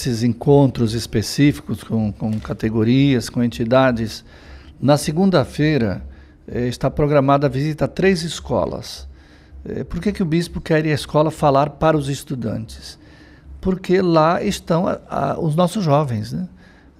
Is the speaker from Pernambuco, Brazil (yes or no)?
no; Espírito Santo, Brazil; eu fui professor por quase 10 anos na rede estadual, lá no meu estado, Espírito Santo.